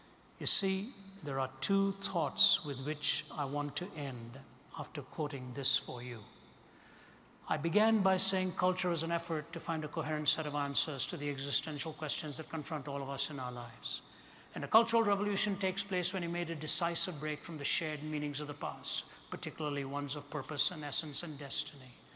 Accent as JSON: {"language": "English", "country": "India", "tie": "born or raised there", "moved": "yes", "said": "growing up in India, which is 80% Hindu"}